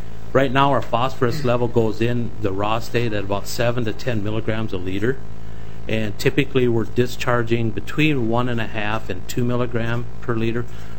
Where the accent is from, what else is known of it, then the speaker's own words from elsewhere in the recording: Minnesota, United States; also born or lived in Nebraska; I grew up in Minnesota, but I lived in Nebraska for a number of years